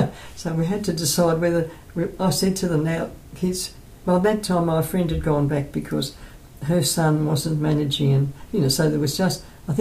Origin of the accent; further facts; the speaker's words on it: Australia; born there; I said that I was born in Australia, you know, but I say to people I might have been born in Syria, you know.